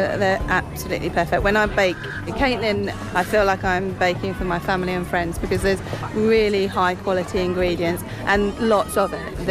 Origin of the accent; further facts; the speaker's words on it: Burwell, East of England, United Kingdom; I am. I'm from Burwell.